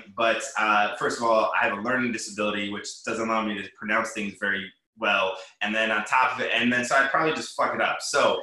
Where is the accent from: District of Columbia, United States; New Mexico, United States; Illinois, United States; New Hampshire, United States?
Illinois, United States; Chicago; I'm originally from Chicago, so there's a whole lot of Polish people there.